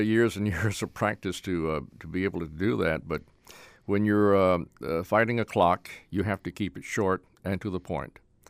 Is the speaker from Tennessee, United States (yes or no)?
no; North Carolina, United States; accent: Tar Heel; I worked on my Tar Heel accent in the early days, very conscious of it.